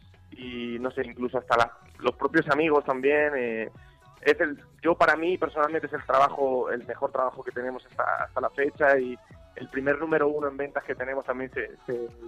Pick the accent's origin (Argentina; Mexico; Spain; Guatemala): Spain; yo echo de menos a mis abuelos, como tantos españoles, ¿no?